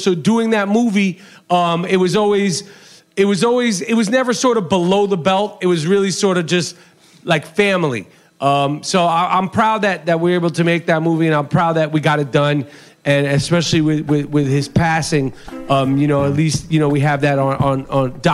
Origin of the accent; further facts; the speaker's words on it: New York City, New York, United States; now in Los Angeles, United States; And it's not because I'm from New York.